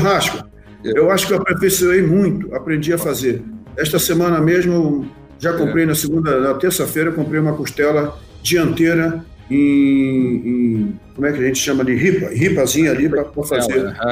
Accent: Rio de Janeiro, Brazil; now in Santa Maria, Brazil; nascido e criado no Rio de Janeiro, a dificuldade de locomoção numa cidade, um grande centro, transporte difícil.

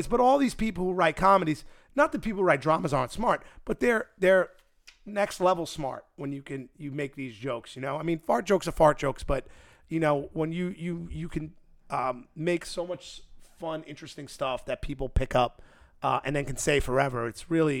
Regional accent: New York City, New York, United States; And I'm not saying it's only because we're from New York City

